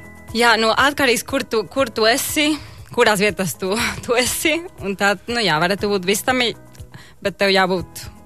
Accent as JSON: {"language": "Latvian", "town": "Guadalajara", "region": "Jalisco", "country": "Mexico", "second_language": "Latvian", "moved": "yes", "said": "mana pilsēta, es esmu no Guadalajara. Tur ir, nu, ap 7 miljoni cilvēki. Nu, tajā laikā es tur dzīvoju, nu, bija diezgan mierīgi"}